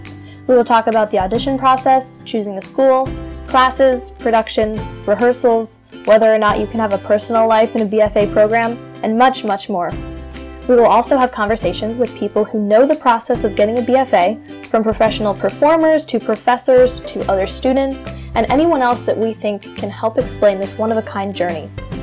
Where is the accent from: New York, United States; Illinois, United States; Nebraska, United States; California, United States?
Illinois, United States; Chicago; born there; also born or lived in Connecticut; I was born in Chicago, and shortly after, I moved to Connecticut, where I spent the first 5 years of my life.